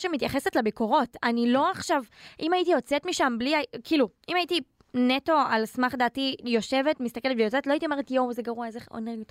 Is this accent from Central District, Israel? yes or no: yes; Netanya, Central District, Israel; born there; מה פספסתי? שנולדתי בנתניה.